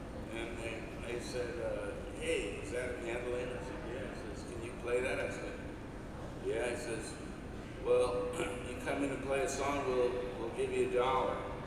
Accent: New Jersey, United States; I was walking down the street, say, New Jersey, my hometown, and I was carrying my mandolin

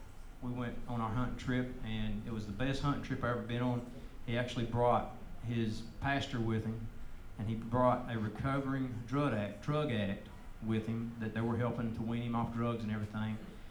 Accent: West Virginia, United States; now in North Carolina, United States; I told you I grew up in West Virginia. They asked me why I moved to North Carolina.

